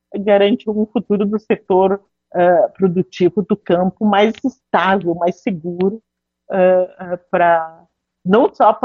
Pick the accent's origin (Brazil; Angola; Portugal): Brazil; Marau, Rio Grande do Sul; Pretendo retornar à minha terra natal, Marau, lá em Laranjeiras